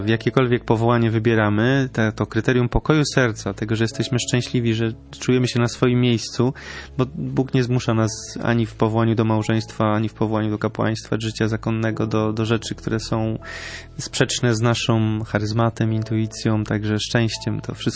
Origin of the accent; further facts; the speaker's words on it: Kielce, Świętokrzyskie Voivodeship, Poland; wróciłem do mojej rodzinnej miejscowości, to były Kielce, z Warszawy, niedaleko, pociągiem.